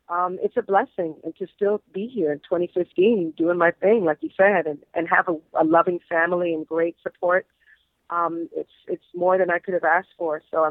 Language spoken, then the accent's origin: English; Canada; You're like, no, we're Canadian.